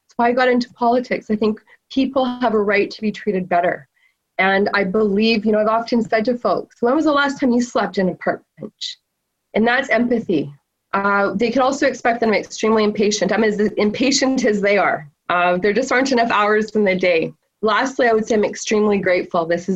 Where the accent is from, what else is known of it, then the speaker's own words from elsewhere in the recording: Vancouver, British Columbia, Canada; Growing up in East Van, I loved Woodward, Army, Navy, and the downturn East Side